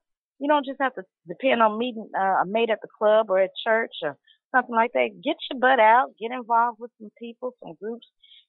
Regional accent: Memphis, Tennessee, United States; Dr. Sabi had a house where he sold his vitamins right in my hometown in Memphis, right on 3rd Street.

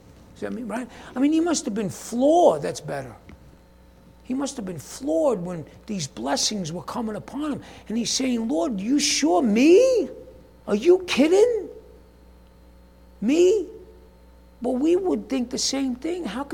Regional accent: New York, United States; I'm from New York. What do I know what a steed is?

